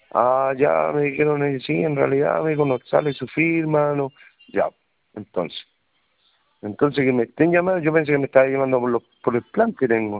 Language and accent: Spanish; Coronel, Biobío, Chile; Y yo fui a Concepción, porque yo soy de Coronel.